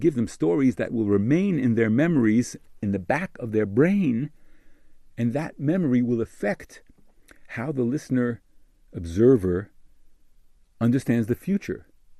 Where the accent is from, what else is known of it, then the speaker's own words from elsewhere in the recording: United States; when I grew up in America, from 1955 to 1970 as a kid